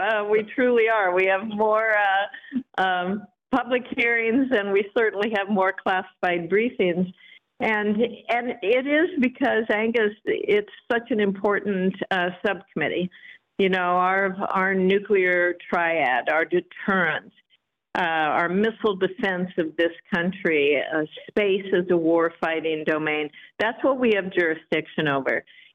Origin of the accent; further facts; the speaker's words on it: Nebraska, United States; I'm a Republican from Nebraska.